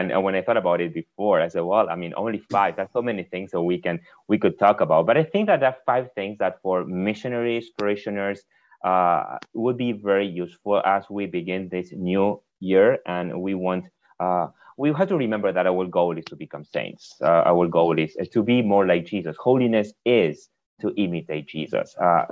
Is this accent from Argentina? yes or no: yes; Argentina; English is a second language; moved away as an adult; now in United States; People already got my accent. I was born and raised in Argentina. I've been in the States now for 11 years